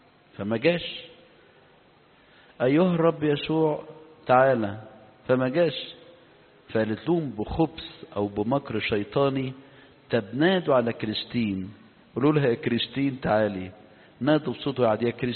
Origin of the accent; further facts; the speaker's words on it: Egypt; قبل ما القصة تنتشر عندنا في مصر أو توصل مصر